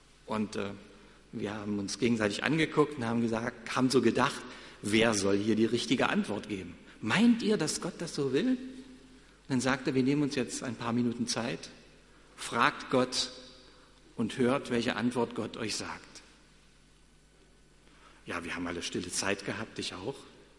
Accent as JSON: {"language": "German", "region": "East Germany", "country": "Germany", "tie": "born or raised there", "said": "ich bin in Ostdeutschland groß geworden und bin in Friedensau dort zur Predigerausbildung gewesen."}